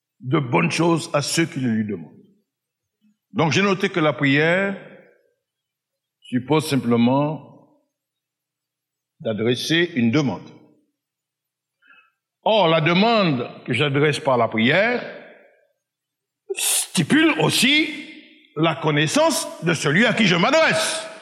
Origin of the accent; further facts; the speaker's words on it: Martinique; Et chez nous, en Martinique, à la campagne, nous étions dans un petit lieu. Oh, j'étais heureux dans ma jeunesse, dans mon enfance, mais c'était à la campagne